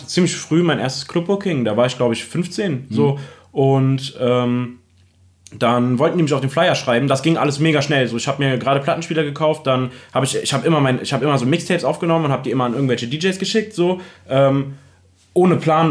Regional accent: Remagen, Rhineland-Palatinate, Germany; now in Bad Breisig, Germany; Also ich wohne in Remagen, beziehungsweise in Bad Breisig, aber ich komme ursprünglich aus Remagen, das ist in der Nähe von Bonn.

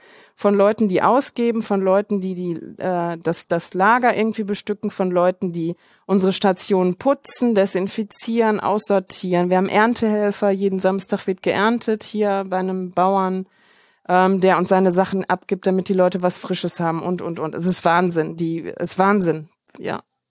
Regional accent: Germany; Wir sind halt Deutsche schon aus Deutschland

